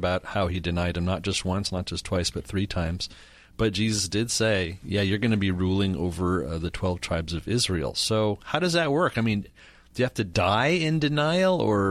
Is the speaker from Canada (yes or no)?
yes; Pointe-Claire, Quebec, Canada; my hometown in Montreal, Pointe Claire